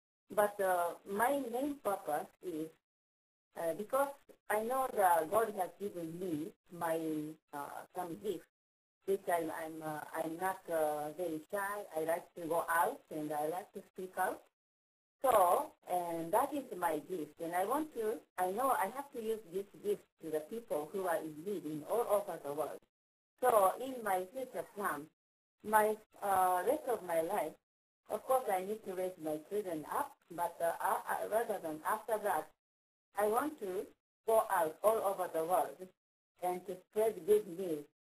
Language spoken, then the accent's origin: English; Hiroshima, Japan; English is a second language; I'm from Japan. I live in Hiroshima.